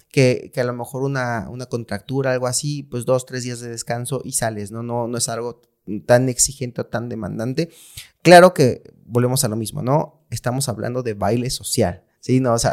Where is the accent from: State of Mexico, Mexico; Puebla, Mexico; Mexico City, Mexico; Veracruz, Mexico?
Puebla, Mexico; en Puebla, nosotros somos de Puebla